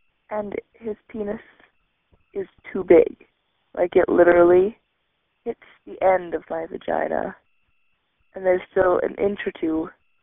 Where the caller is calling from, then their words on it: Kansas City, Kansas, United States; I am 17. I'm calling from Kansas City, Kansas.